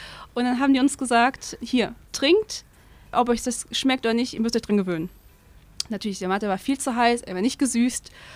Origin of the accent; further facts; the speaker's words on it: Germany; accent: German; Klar, die hören dann meinen deutschen Akzent, wenn ich Spanisch rede. Dann wird direkt gefragt, hey, wo kommst du her?